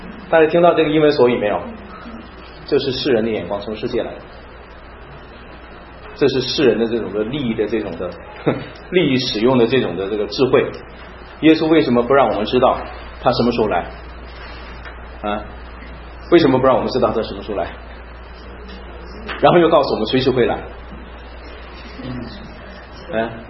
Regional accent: China; 只有我一个中国人

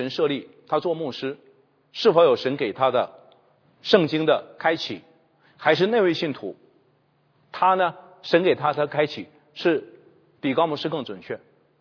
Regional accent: China; 特别大陆背景的我们在这点非常薄弱的，因为我们是反权威反传统的，我们都是这样出来的，包括我这个年纪都是这个背景长大的。

